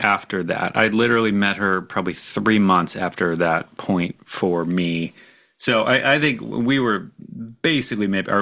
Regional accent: United States; I was on mission and I'm an American and I want it faster, you know?

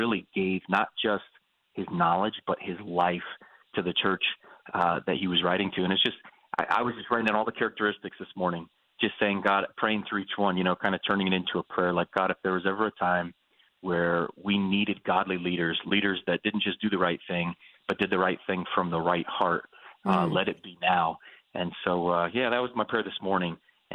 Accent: New England, United States; Yeah, you know, for me, I grew up in New England. We were not a, you know, very religious family.

